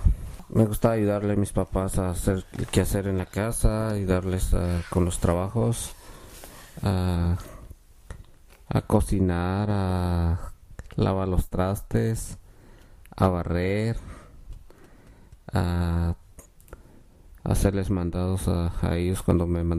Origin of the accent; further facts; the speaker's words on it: Mexico; born there; En México.